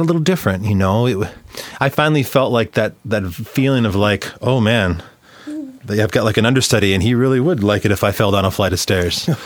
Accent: North Dakota, United States; So, you know, I'm from North Dakota, and while we were in a small, you know, we had a lot of talent in our small town

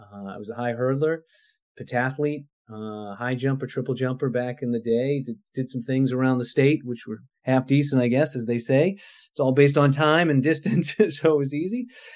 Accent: Danvers, Massachusetts, United States; I'm a local kid. I grew up on the North Shore. I grew up in Danvers, a product of Danvers youth soccer, for sure.

